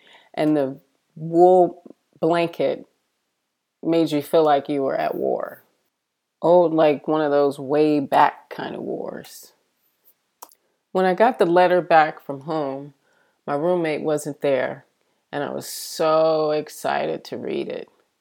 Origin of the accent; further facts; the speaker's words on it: Michigan, United States; now in California, United States; they didn't know how I ended up in California, thousands and thousands of miles away from Michigan, my hometown.